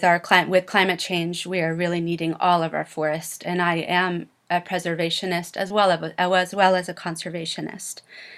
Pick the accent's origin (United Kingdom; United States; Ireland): United States; Maine; I live in Belfast. I am born and raised in Maine. I come from immigrant families that came here in the 17 and 1800s from Europe.